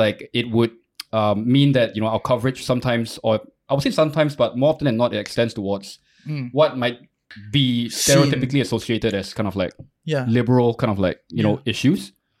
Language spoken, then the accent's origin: English; Singapore; I didn't choose to kind of be born Singaporean. I am Singaporean.